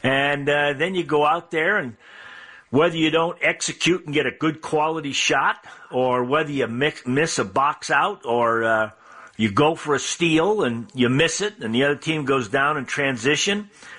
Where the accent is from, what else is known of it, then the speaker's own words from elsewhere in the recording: Massachusetts, United States; But boy, I'm I'm from Massachusetts